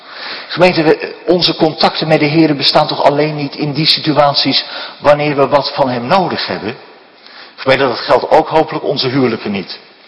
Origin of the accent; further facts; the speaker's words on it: Westland, South Holland, Netherlands; ik kom zelf uit het Westland.